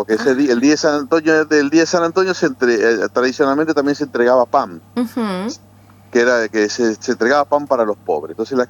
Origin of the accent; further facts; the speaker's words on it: Buenos Aires, Argentina; now in Misiones, Argentina; No soy misionero, soy bonaerense.